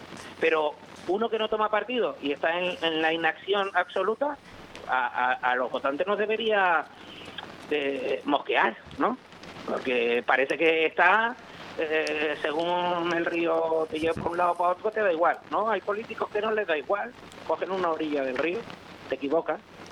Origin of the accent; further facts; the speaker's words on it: Canary Islands, Spain; Este año me toca turismo en mi tierra